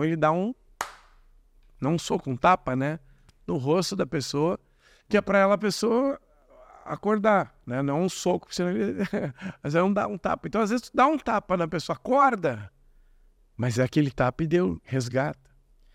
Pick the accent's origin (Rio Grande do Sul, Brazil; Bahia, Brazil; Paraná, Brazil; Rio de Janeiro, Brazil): Rio Grande do Sul, Brazil; E eu sou gaúcho, e o gaúcho é meio grosso.